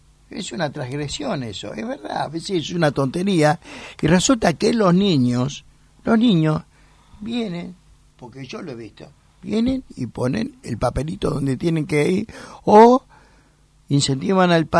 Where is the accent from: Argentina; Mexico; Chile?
Argentina; Buenos Aires; yo camino mi Buenos Aires. Soy noctámbulo, soy un porteño